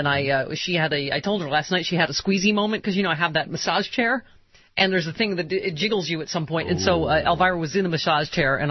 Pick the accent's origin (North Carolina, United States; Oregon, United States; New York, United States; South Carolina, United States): New York, United States; Lockport; It was my favorite road near my hometown of Lackport.